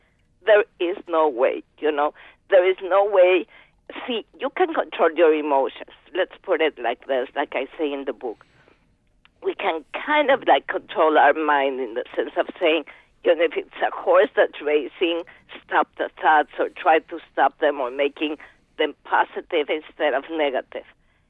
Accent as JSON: {"language": "English", "country": "Mexico", "said": "I'm from Mexico"}